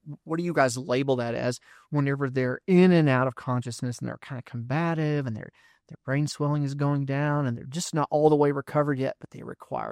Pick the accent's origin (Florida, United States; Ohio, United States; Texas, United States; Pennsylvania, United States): Texas, United States; And I'm from Texas, but I really started to just embrace Arkansas.